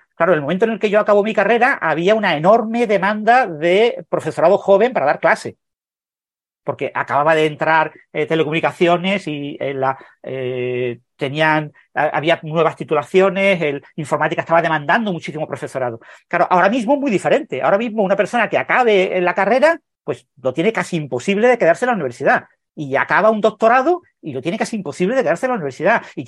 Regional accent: Mijas, Andalusia, Spain; born there; yo nací en Mijas, es un pueblo pequeño de la costa sur de Málaga, la costa sur de España.

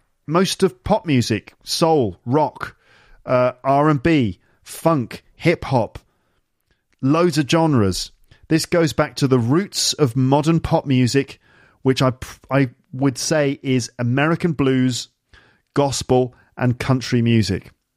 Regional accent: South East England, United Kingdom; accent: received pronunciation; also born or lived in Midlands / West London; I'm definitely from the southeast of England. But I also spent time growing up in the Midlands as well as West London. So you might hear a bit of West Midlands Brummy in my voice or a bit of London accent

